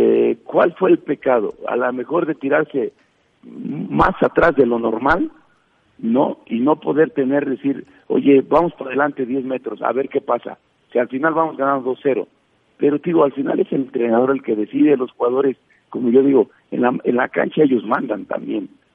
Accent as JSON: {"language": "Spanish", "town": "Culhuacán", "region": "Mexico City", "country": "Mexico", "said": "vengo de barrio, soy de Culhuacán, Iztapalapa"}